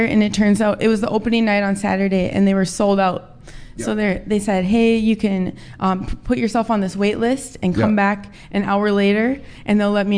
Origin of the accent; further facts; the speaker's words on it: St. Cloud, Minnesota, United States; A small town. It's all white people, basically, where right. I grew up. It's called St. Cloud. People call it White Cloud.